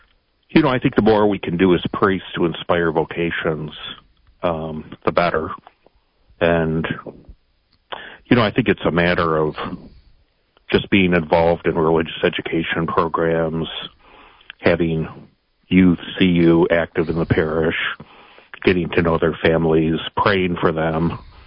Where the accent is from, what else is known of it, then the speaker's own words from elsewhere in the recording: Flint, Michigan, United States; Well, I grew up in Flint, and my family attended St. Michael Church, which was closed a few years ago, unfortunately, but I grew up at that parish.